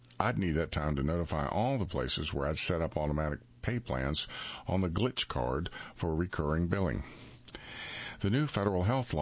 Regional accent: North Carolina, United States; Although I've been away for some time, North Carolina is my home state.

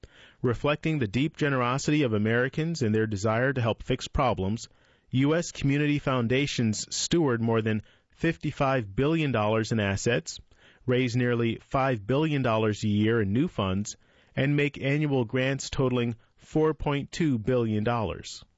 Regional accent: St. Gallen, Switzerland; Born and raised. I am from St. Gallen, Switzerland, which is situated in the northeast and close to the German border.

